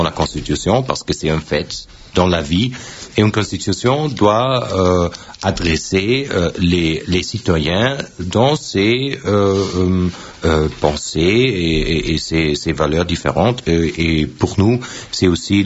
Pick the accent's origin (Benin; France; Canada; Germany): Germany; Bayreuth, Bavaria; Pour moi, je viens de Bayreuth, hein